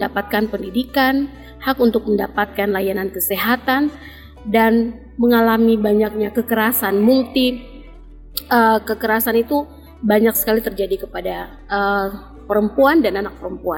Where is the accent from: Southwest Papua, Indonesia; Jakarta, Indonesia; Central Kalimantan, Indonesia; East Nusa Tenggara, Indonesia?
Southwest Papua, Indonesia; Sorong; Baik, asal saya sebenarnya dari Sorong.